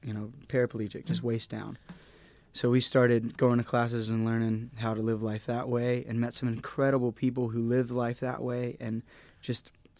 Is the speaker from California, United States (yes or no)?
no; Acworth, Georgia, United States; moved away as an adult; my wife and I grew up together in Acworth, Georgia, and we got married young, and we moved down to Florida for school, down to West Palm.